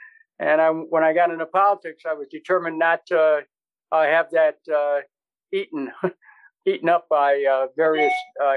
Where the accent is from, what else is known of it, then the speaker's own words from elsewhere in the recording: Cleveland, Ohio, United States; Well, I grew up in Cleveland, started at the beginning, the oldest of seven. My parents never owned a home.